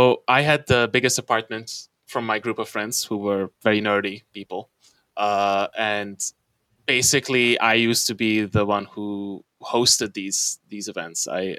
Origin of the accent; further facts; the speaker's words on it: Hungary; now in Germany; So I'm from Hungary. Two of us are from Hungary.